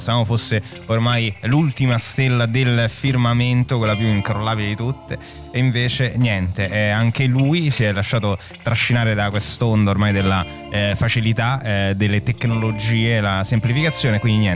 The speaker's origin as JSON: {"language": "Italian", "region": "Sicily", "country": "Italy", "said": "Da siciliano ringrazio il presidentissimo"}